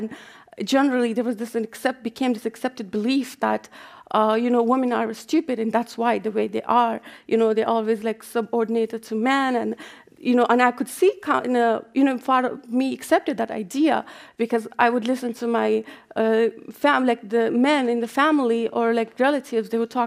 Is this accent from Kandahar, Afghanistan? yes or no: yes; Kandahar, Afghanistan; English is a second language; I'm from Kandahar.